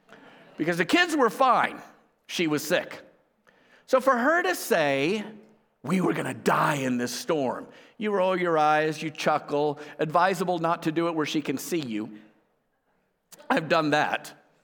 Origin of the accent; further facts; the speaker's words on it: Florida, United States; I grew up in South Florida.